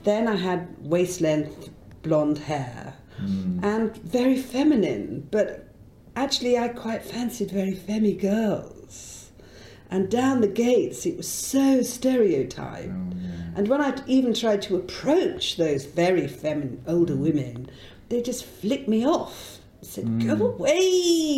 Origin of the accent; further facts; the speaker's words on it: North West England, United Kingdom; now in London, United Kingdom; I come from a very small mill town in Lancashire, and as you can hear from my accent, completely changed from my original accent.